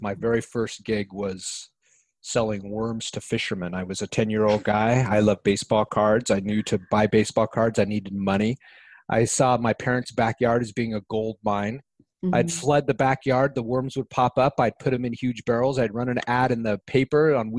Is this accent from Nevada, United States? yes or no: yes; Reno, Nevada, United States; When I grew up as a kid in Reno, Nevada, I used to think that it was the most special place in the world to be